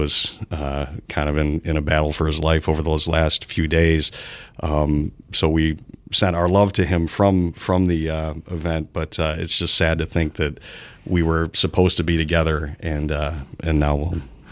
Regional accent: Chicago, Illinois, United States; So I grew up in Chicago in the 80s

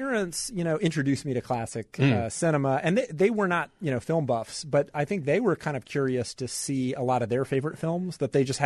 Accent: North Carolina, United States; also born or lived in Chicago; But I think, you know, just growing up in North Carolina, like, I loved I got into theater because I liked acting, because I liked movies.

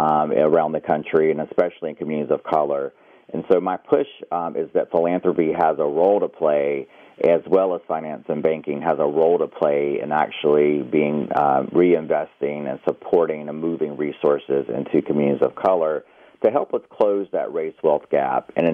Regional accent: United States; that's where I find there's a major conflict for me personally, being Native American.

